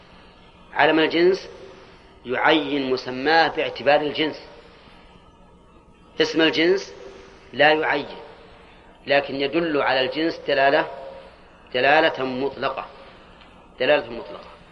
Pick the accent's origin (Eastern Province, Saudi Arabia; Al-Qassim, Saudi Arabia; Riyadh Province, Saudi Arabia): Al-Qassim, Saudi Arabia; أظن كنية عندنا في القصيم